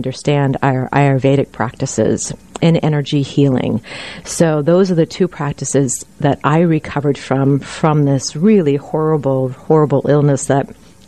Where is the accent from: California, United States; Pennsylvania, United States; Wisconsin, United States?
California, United States; moved away; Language was very difficult. Mm-hmm. The culture was very difficult. Here I came from California, so I felt very lost.